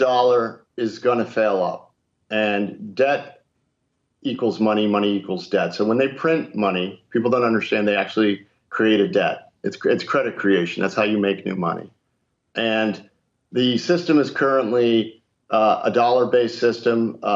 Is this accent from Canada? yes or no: no; United States; you know, as an American, you don't want the dollar to implode